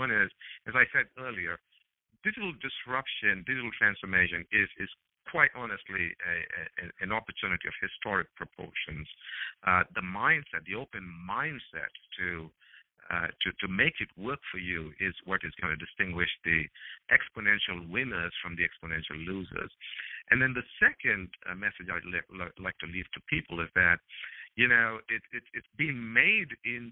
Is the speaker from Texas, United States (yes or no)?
no; Cincinnati, Ohio, United States; we had a book signing event in my hometown in Cincinnati 2 days ago